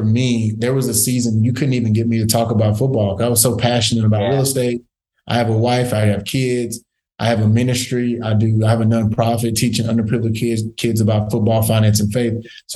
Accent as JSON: {"language": "English", "region": "Texas", "country": "United States", "tie": "born or raised there", "said": "is just being born and raised in East Texas. And if anybody knows anything about East Texas, it's a rural place. It's rough."}